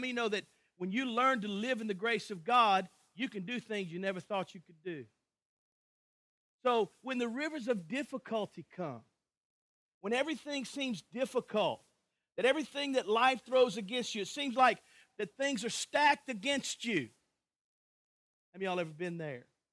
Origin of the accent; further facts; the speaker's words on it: Grangeville, Louisiana, United States; I grew up in Grangeville, Louisiana. Nobody knows where that is in here except me and my dad.